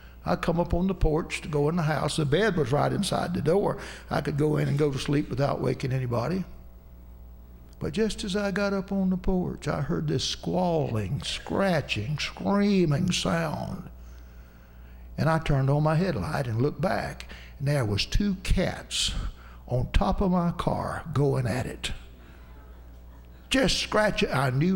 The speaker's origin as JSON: {"language": "English", "town": "Haines City", "region": "Florida", "country": "United States", "tie": "born or raised there", "said": "Lord, that's my hometown. Nobody's gonna respect me as a preacher there. They know me too good. They know what I did in high school. They know that I still got a record down at City Hall from running red lights and drag racing and you name it. Lord, I can't go back to Haines City and preach."}